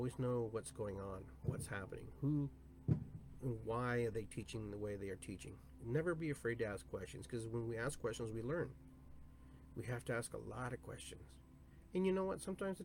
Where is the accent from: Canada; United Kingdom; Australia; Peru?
Peru; also born or lived in South, United States; now in United States; I am from Peru. I am Latino. I am from the South.